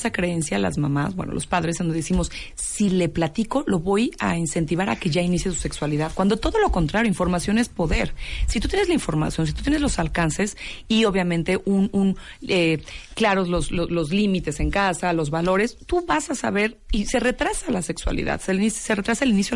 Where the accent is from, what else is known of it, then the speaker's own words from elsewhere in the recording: Mexico; como mexicanas, las mujeres, vivimos una doble sexualidad